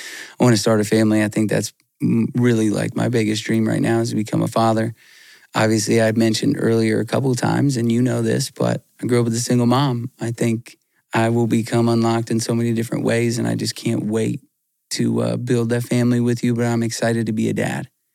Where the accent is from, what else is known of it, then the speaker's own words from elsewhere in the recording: Albuquerque, New Mexico, United States; I grew up in Albuquerque, New Mexico with a single mom, the best mom ever, but did not grow up in church.